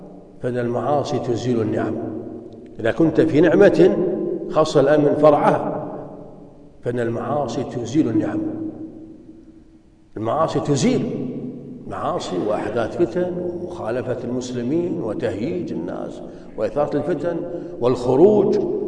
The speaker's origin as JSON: {"language": "Arabic", "country": "Kuwait", "said": "لما بعض الناس اللي عندنا في الكويت الكويتيون ذهبوا إلى بلدة جارة قريبة"}